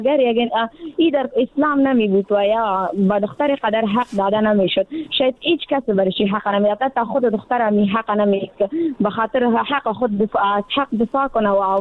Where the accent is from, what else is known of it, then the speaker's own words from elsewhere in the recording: Afghanistan; یعنی در جامعه همه ما افغان هستیم